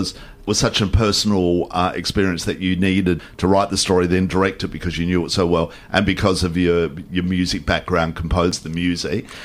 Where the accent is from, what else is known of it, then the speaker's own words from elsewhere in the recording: Adelaide, South Australia, Australia; my best friend that I grew up with back in Adelaide